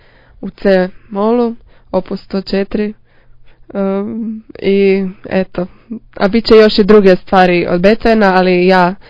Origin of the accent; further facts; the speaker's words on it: Zagreb, City of Zagreb, Croatia; dolazim iz Zagreba, imam 22 godine